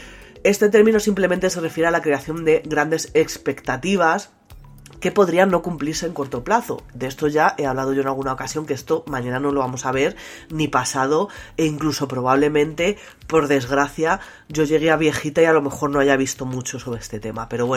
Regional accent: Spain; ha instalado el primer ordenador cuántico de acceso público en mi país, en España

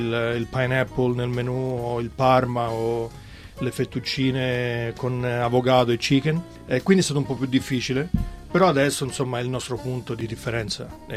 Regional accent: Florence, Tuscany, Italy; Vengo da Firenze, quindi ovviamente c'è un po' di fiorentinità, toscanità nel menù

